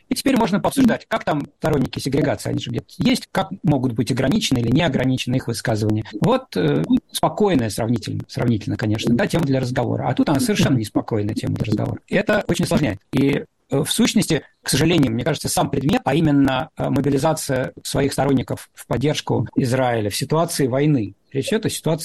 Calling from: Russia; я тут вообще из России говорю

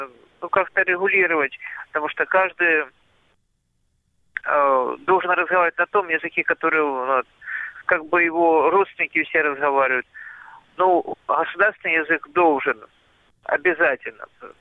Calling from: Kostiantynivka, Donetsk Oblast, Ukraine; с Константиновки.

